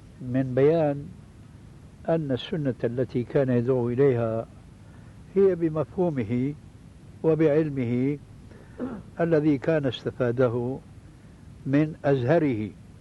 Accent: Damascus, Damascus Governorate, Syria; كما يقولون عندنا في دمشق الألف من المصطيجة، المصطيجة هي العصاية الطويلة عندنا

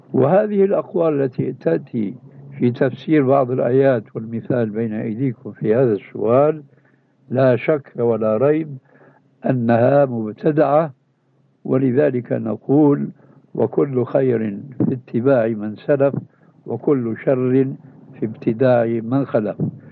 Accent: Syria; والمدفون هناك عندنا في سوريا

